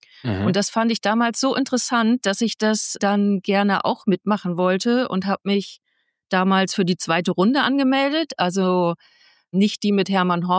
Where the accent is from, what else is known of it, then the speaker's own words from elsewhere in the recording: Bremen, Germany; now in Berlin, Germany; In meiner Jugend bin ich nämlich aufgewachsen in Werderland